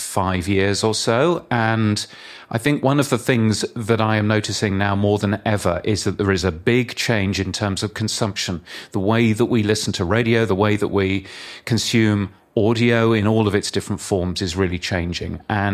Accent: United Kingdom; now in Australia; I know, yes. I am a Brit, but I moved to Australia 7 or 8 years ago.

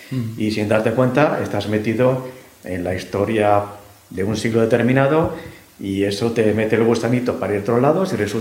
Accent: Madrid, Community of Madrid, Spain; porque a mí Madrid me gusta, yo soy madrileño de pro

